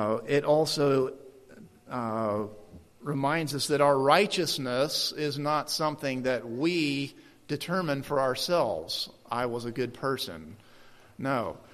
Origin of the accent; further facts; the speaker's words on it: Alabama, United States; Y'all, as I like to say since I'm from Alabama.